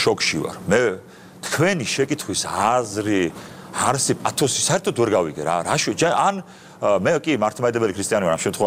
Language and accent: Georgian; Batumi, Adjara, Georgia; born there; არ ვარ აჯარელი, რაჭველი ვარ წარმოშობით, მაგრამ ბათუმში მე დაბადებული მამაჩემი, ბაბუაჩემი, ჩემი დიდბაბუა საუკუნეების წინ, საუკუნენახევრის წინ ჩამოსული ბათუმში